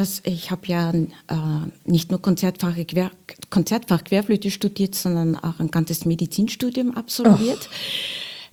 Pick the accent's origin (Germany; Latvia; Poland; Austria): Austria; Wels, Upper Austria; so wie jedes Kind in der Musikschule in Wels, wo ich aufgewachsen bin